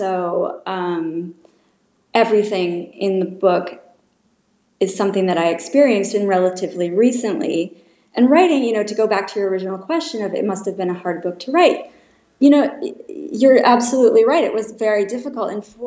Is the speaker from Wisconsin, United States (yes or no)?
yes; Wisconsin, United States; I grew up in Wisconsin. You know, I was the daughter of people who were divorced.